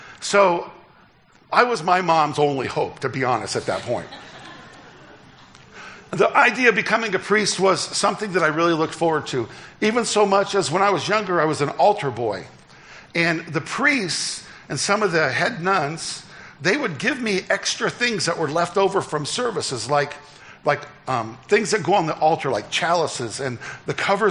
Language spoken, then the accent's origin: English; Decatur, Indiana, United States; So I was born into a very comfortable, very profound Roman Catholic family in my hometown of Decatur, Indiana.